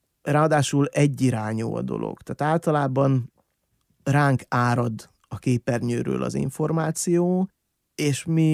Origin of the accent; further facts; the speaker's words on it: Bükkzsérc, Borsod-Abaúj-Zemplén, Hungary; now in Miskolc, Hungary; mondjuk én faluról jöttem, Bükzsércről, aki Miskolcon lakik.